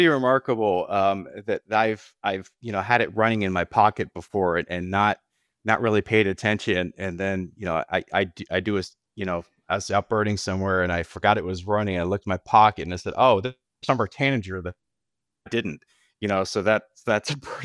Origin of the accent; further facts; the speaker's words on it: Cape Coral, Florida, United States; I grew up in Cape Coral.